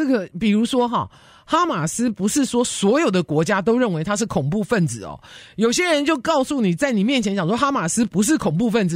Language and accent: Chinese; Taiwan; moved away; 因为我从台湾来的时候，以前学校的东西都是有正确答案的。